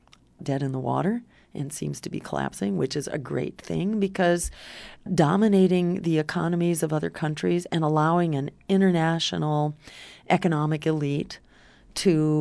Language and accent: English; Massachusetts, United States; In my home state of Massachusetts, it's the Green Rainbow Party